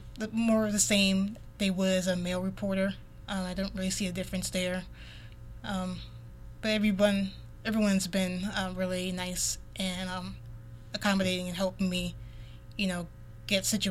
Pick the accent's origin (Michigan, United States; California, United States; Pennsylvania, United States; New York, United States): Michigan, United States; Dearborn; I never really grew up in a small town. I came from Dearborn, which is right outside Detroit, Michigan. It's kind of a medium-sized city.